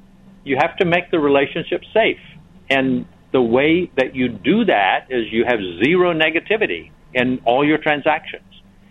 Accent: the South, United States; I grew up in the South, that my theology was pretty much a Southern regional theology

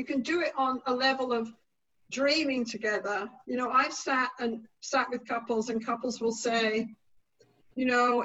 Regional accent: England, United Kingdom; That's because I'm English. English people don't stop breathing till they've drunk tea, okay?

